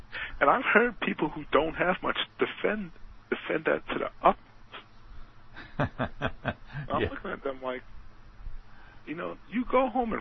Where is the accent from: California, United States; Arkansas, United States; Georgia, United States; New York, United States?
New York, United States; Or because I'm from New York or I'm an immigrant. I come from an immigrant background, you know.